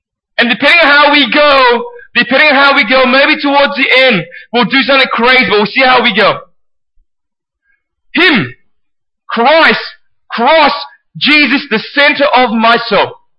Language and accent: English; Perth, Western Australia, Australia; For those who don't know me, I'm from Perth.